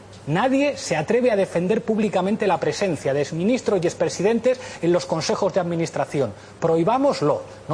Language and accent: Spanish; Spain; como español.